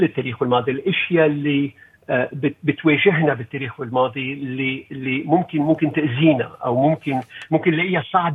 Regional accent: Lebanon; يعني أنا بلبنان، العالم اللي أنا ربيت بلبنان فيه كان اللغة العربية

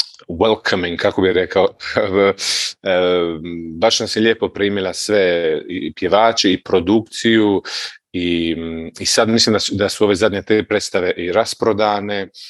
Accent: Omiš, Split-Dalmatia County, Croatia; Ja sam svirao trubu u osnovnoj školi, prvo u Omišu, ja sam inače iz Omiša, i onda u srednjoj školi u Splitu

